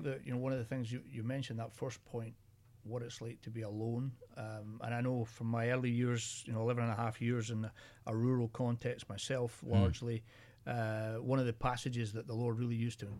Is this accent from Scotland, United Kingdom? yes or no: no; Northern Ireland, United Kingdom; moved away as an adult; now in Sacramento, United States; I came from Northern Ireland and I pastored in a community of about 5,000 people.